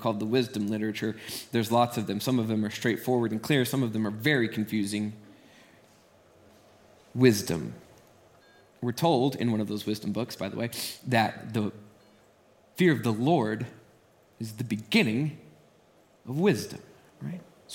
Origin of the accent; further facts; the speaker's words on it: Amarillo, Texas, United States; Here's the thing, I'm from Amarillo, Texas, and I was raised by the low tech redneck.